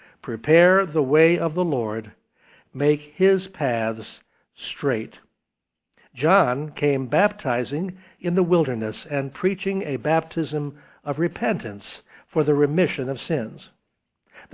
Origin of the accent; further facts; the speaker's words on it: Knoxville, Tennessee, United States; I was from Knoxville, Tennessee, and that ranks high among those who are Bible believers.